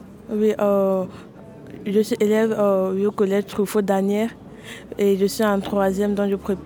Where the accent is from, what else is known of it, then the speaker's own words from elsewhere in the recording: Ukraine; French is a second language; now in France; je viens d'Ukraine.